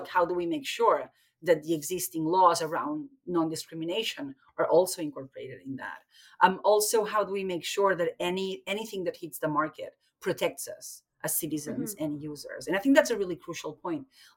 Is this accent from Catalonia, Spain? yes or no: yes; Barcelona, Catalonia, Spain; I'm from Barcelona